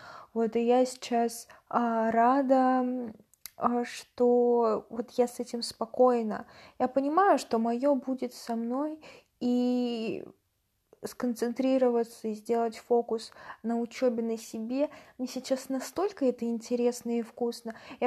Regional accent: Russia; я русская, я из России, что такой бэкграунд исторический, литературный, какой-то вот идейно-духовный.

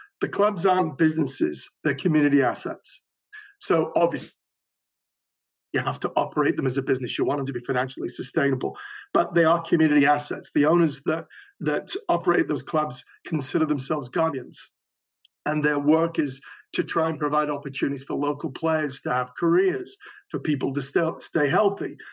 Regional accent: England, United Kingdom; you know, I'm from England originally.

